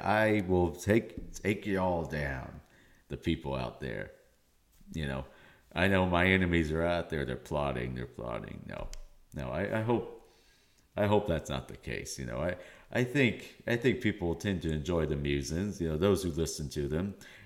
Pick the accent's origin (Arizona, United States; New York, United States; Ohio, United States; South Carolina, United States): South Carolina, United States; Charleston; I'm from Charleston, South Carolina. I'm Greek. I have the Greek blood in me. I can't handle the cold.